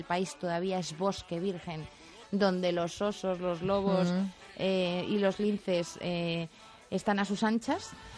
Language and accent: Spanish; Madrid, Community of Madrid, Spain; yo soy de Aluche